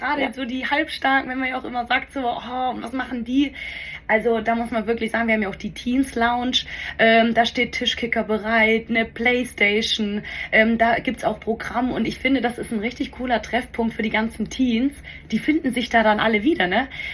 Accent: Baden-Württemberg, Germany; ich bin Schwabe

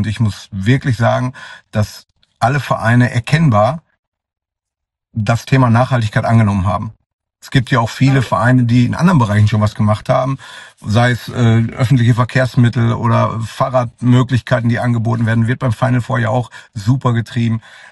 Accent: North Rhine-Westphalia, Germany; Als waschechter Ostwestfale ist man doch sehr Handball geprägt

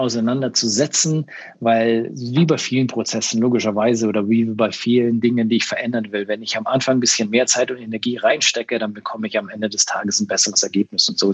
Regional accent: Germany; dass wir als Deutsche da noch vorsichtiger sind als alle anderen.

